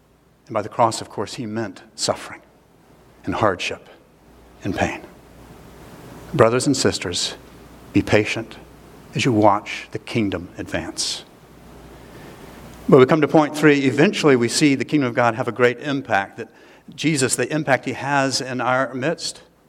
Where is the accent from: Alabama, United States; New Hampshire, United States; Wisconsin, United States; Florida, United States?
Florida, United States; Jacksonville; I grew up in Jacksonville, Florida, on the East Coast, and the bottom off the coast there is largely sandy, and so it's hard for life to get hold.